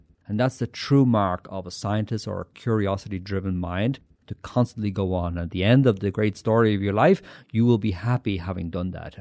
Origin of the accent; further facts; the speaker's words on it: Ireland; I grew up in Ireland